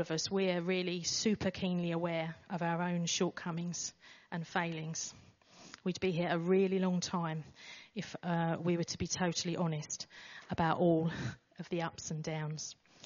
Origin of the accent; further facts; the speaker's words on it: Billericay, East of England, United Kingdom; We grew up in Billericay.